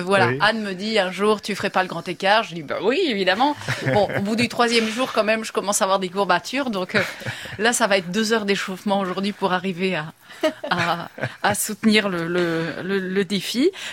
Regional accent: Belgium; Donc, chez nous en Belgique, il y a aussi

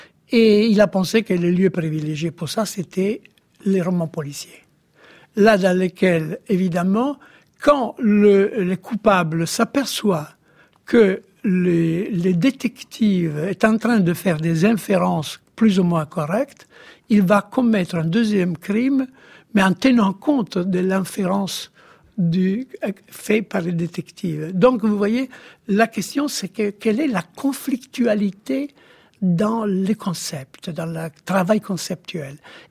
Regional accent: Rimini, Emilia-Romagna, Italy; French is a second language; je suis de Rimini évidemment

